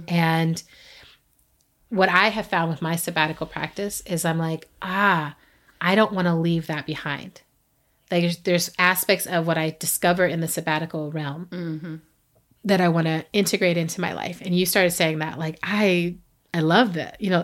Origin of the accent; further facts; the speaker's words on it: Texas, United States; born there; I was born in Texas and all my people from Carolina, sonny.